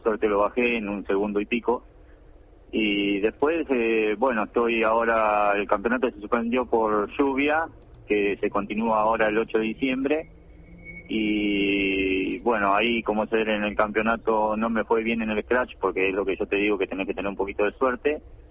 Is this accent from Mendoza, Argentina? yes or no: no; Tandil, Buenos Aires Province, Argentina; now in Mar del Plata, Argentina; el de Tandil, donde es mi ciudad natal, y que es donde yo actualmente represento, más allá de que yo vivo acá en Mar del Plata